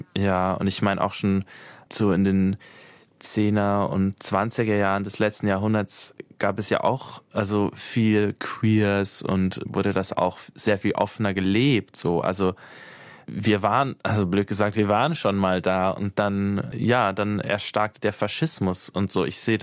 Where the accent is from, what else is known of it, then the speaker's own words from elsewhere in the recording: Switzerland; Aber also bei uns in der Schweiz gab es auch schon wieder so einen Vorstoß der Rechten.